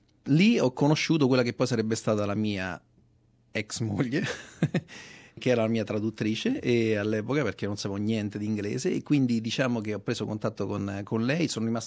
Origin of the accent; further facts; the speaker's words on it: Guidonia, Lazio, Italy; also born or lived in Rome; now in Australia; Io ho 45 anni. Sono nato a Roma e vengo da Guidonia, che è una piccola città vicino Roma, e ho speso tutta la vita qui in Australia e lì a Roma, diciamo a Guidonia, come orafo.